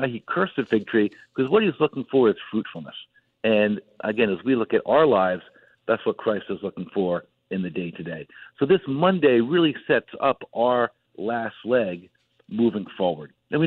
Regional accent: New Jersey, United States; even though I'm from the Garden State of New Jersey, that I'm not really into the gardening.

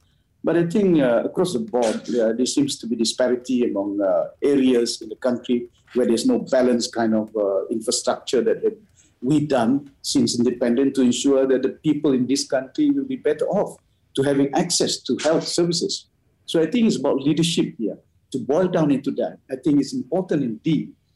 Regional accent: Sabah, Malaysia; working closely with the local district doctors in my hometown. And I told, almost every week I communicate, even the director of health in Sabah as well.

